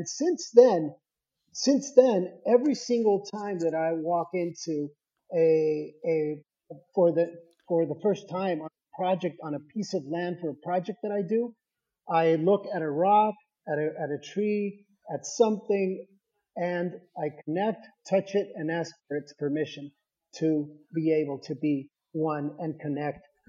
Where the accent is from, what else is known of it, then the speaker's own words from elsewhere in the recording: Tijuana, Baja California, Mexico; I grew up, born and raised in Tijuana, Mexico. So I grew up at the Campestre Country Club, which has a history of its own.